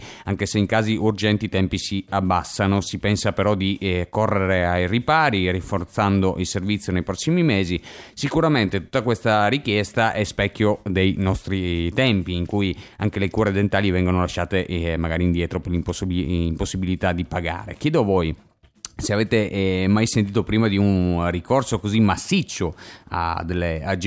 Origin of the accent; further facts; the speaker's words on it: Gemona, Friuli-Venezia Giulia, Italy; born there; sono nato a Gemona